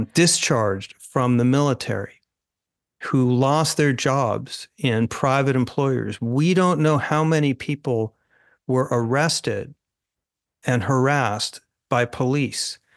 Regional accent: Virginia, United States; Senator Tim Kaine of my home state of Virginia

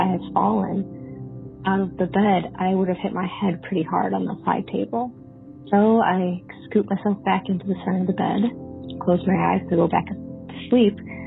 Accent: New York, United States; from New York, and I believe I have a guardian angel story.

